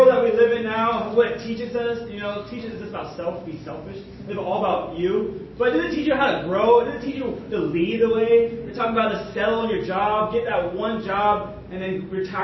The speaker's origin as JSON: {"language": "English", "town": "Springfield", "region": "Oregon", "country": "United States", "tie": "born or raised there", "said": "growing up in Springfield, Oregon, is a very small, it's a small city"}